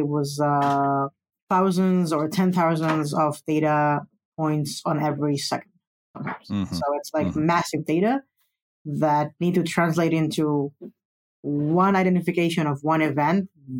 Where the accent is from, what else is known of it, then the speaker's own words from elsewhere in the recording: Israel; English is a second language; So I'm originally from Israel.